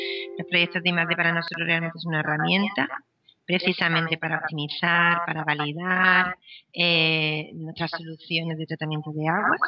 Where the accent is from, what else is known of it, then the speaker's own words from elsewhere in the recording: Murcia, Region of Murcia, Spain; Yo vengo de Murcia, así que me especialicé en química agrícola, que la tradición de huerta que tiene Murcia